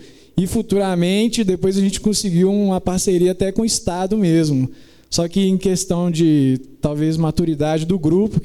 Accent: Sabará, Minas Gerais, Brazil; Bom, eu sou de Sabará, Minas Gerais, para quem não conhece.

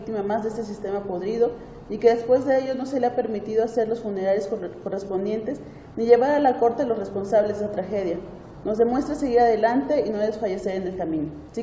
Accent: Western Sahara; Ella, como muchas mujeres en mi país, ha tenido que enfrentar uno de los dolores más grandes

